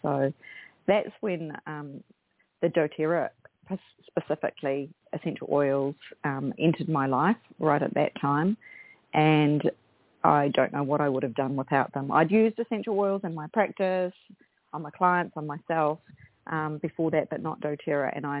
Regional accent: Bay of Plenty, New Zealand; also born or lived in Australia; I grew up rurally in the Bay of Plenty in a large family of five children, seven of us in total.

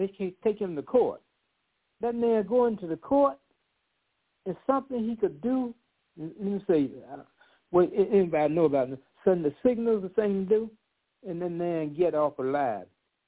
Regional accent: Montgomery, Alabama, United States; because I saw growing up in Montgomery, Alabama, in the 50s and the 60s

